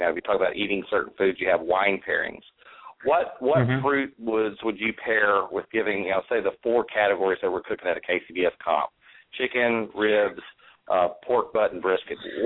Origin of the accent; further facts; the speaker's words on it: Arkansas, United States; I mean, I'm from Arkansas. I mean, we ain't got almonds around here.